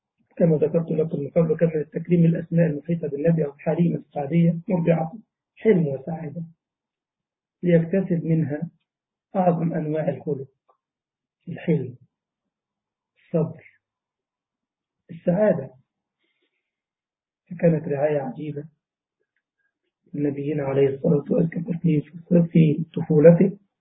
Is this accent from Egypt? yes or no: yes; Egypt; ففعلا كنا نلاحظ عندنا في مصر مثلا معظم الكوادر العلمية من معيدين الجامعات من الريف